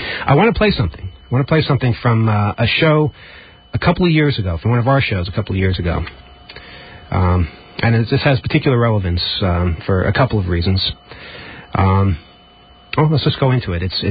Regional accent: New York, United States; And the subject turned into, where are you from? And I said I was from New York.

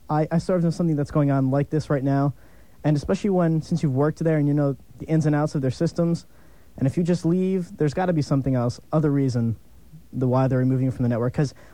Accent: New Jersey, United States; I'm from Jersey too.

